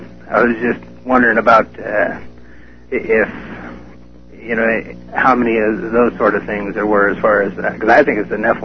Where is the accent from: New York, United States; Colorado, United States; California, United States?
Colorado, United States; born there; Where I was born at in Colorado, in the museum, they had a skeleton that was like about 10 feet tall.